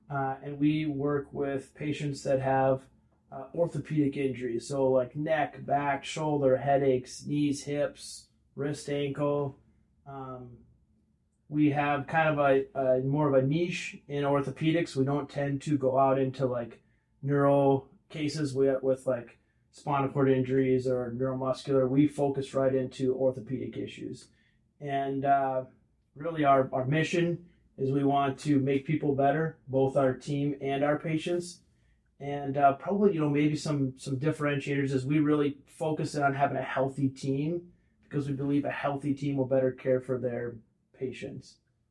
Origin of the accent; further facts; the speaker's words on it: Plymouth, Minnesota, United States; also born or lived in Iowa City; No, I grew up in Plymouth, Minnesota, up in the cities. Okay. And then moved down to Iowa for undergrad.